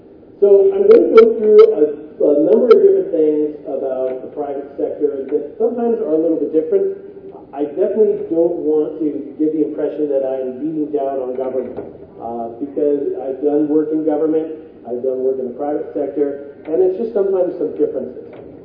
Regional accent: Portland, Oregon, United States; if you were like where I'm from Portland, Oregon

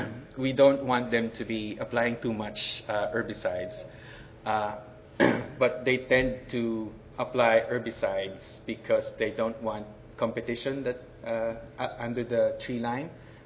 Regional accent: Philippines; English is a second language; Maraming salamat po is thank you in my native language in the Philippines

